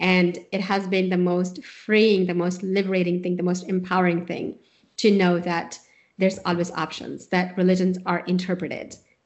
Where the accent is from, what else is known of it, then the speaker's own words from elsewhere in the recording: Swat, Khyber Pakhtunkhwa, Pakistan; that's where I'm from. I'm from Swat, Pakistan. I was born there.